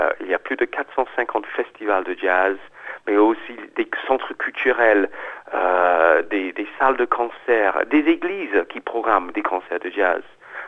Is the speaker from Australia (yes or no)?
yes; Australia; French is a second language; moved away as an adult; now in Paris, France; Et donc je suis parti d'Australie, jeune homme, plein d'espoir et de rêves. Et je me suis installé à Paris